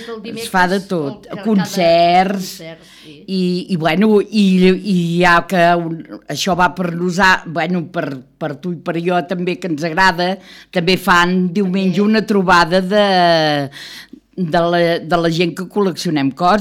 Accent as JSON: {"language": "Catalan", "region": "Catalonia", "country": "Spain", "said": "Bé, després també hem de dir una mica el Bages, nosaltres som del Bages"}